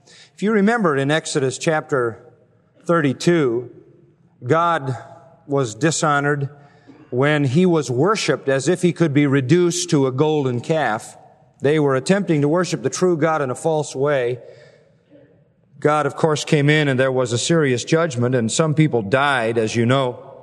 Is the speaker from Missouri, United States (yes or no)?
yes; St. Louis, Missouri, United States; born there; also born or lived in Kansas City; I was born in St. Louis, and then we moved to Kansas City and lived there 4 years.